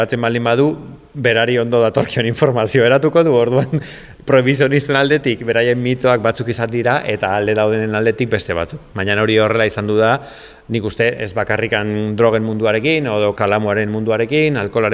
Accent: Algorta, Basque Country, Spain; born there; also born or lived in San Sebastián; now in Madrid, Spain; Donostin bizi izan du naiz 30 urtez, baina berez jaiotzez bizkaitarra naiz, algortakoa. Donostin bizi izan du naizenean bilbotarra eta algortara nuanean donostiarra. Baina azkenengo bi urteetan Madrilen bizi naiz

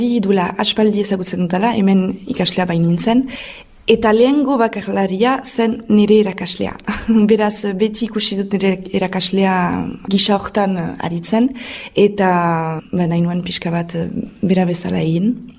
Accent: Nouvelle-Aquitaine, France; Beraz, Euskal Herrikoa naiz, Iparraldekoa.

